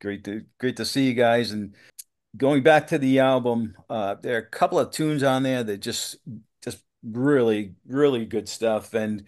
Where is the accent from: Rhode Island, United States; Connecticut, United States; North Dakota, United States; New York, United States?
Rhode Island, United States; That's where I grew up in Rhode Island.